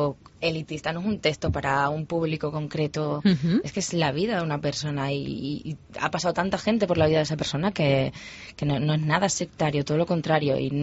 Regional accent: Cáceres, Extremadura, Spain; también soy de Cáceres

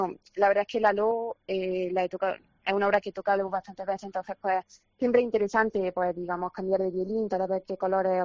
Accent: Granada, Andalusia, Spain; me hace muchísima ilusión volver a Granada, volver al festival, a mi tierra.

